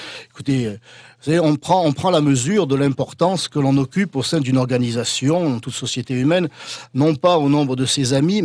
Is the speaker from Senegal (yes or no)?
no; France; L'on doit, en tant que Français et politique, s'occuper, encore une fois, plutôt de nos compatriotes d'abord